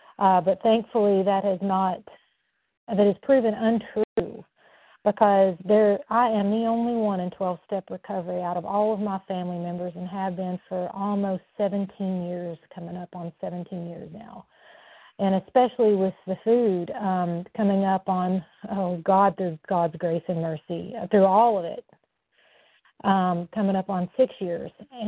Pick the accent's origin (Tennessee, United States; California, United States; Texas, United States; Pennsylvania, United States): Tennessee, United States; now in Orlando, United States; I'm from Tennessee, gratefully recovered, but I'm currently in Orlando, Florida.